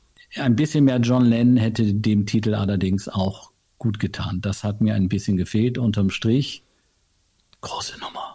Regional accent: Osnabrück, Lower Saxony, Germany; Wir haben jetzt am 26. November in meiner Heimatstadt in Osnabrück haben wir eine ziemlich große Lesung.

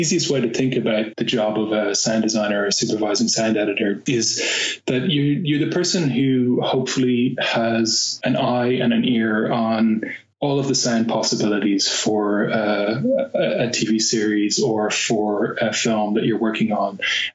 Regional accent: Dublin, Leinster, Ireland; moved away as an adult; now in London, United Kingdom; No, I actually live in London now.

